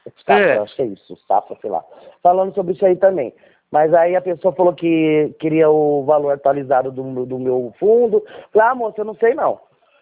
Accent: Araraquara, São Paulo, Brazil; Eu sou de Araraquara.

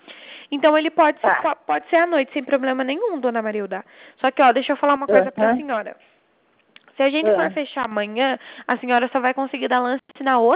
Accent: Itapetininga, São Paulo, Brazil; Então, eu sou de São Paulo, Itapetininga.

